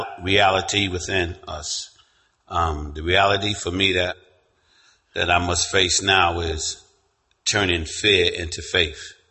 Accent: Brooklyn, New York, United States; I grew up in Brooklyn where there was a liquor store in the middle of the block and a bar in every corner.

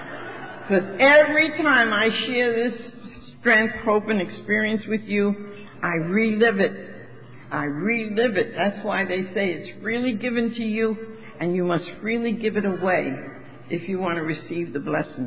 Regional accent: Manhattan, New York, United States; also born or lived in Brooklyn / Queens; I'm the oldest of five children. I was born in Brooklyn and raised in Manhattan, and I've lived in Queens now for 50 years.

